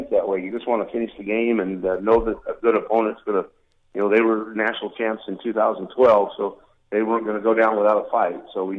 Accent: Grants Pass, Oregon, United States; Yeah, I kind of felt that growing up in Grants Pass and being a Southern Oregon guy

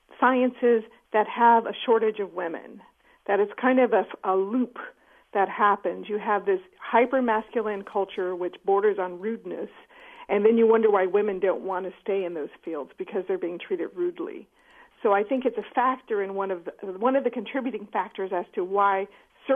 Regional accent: Los Angeles, California, United States; It's interesting because I'm from Los Angeles, and Los Angeles is quite diverse.

